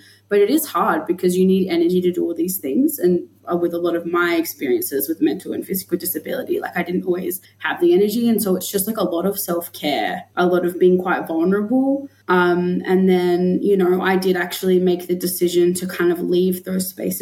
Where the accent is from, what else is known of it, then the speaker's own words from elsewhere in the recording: Yungaburra, Queensland, Australia; now in Broome, Australia; So my mob, the Dulgubara Yirrindji mob, are in the Atherton Tablelands, specifically my family's in Yungaburra, which is about an hour away from Cairns in far north Queensland.